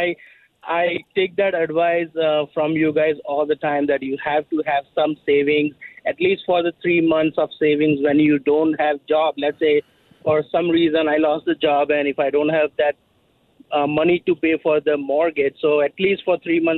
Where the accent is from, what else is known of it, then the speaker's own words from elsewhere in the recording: Toronto, Ontario, Canada; See, I'm from Scarborough. Hey. I'm a brown guy.